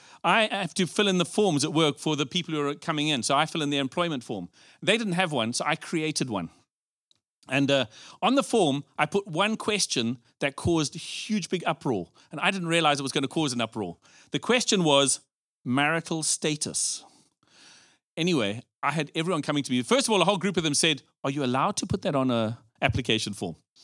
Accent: Zimbabwe; now in United Kingdom; And, you know, I look at our society today, and we came from Zimbabwe to here.

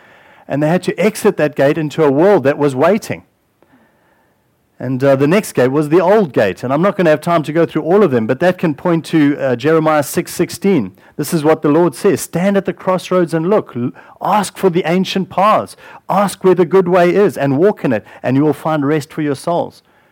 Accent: South Africa; growing up in South Africa

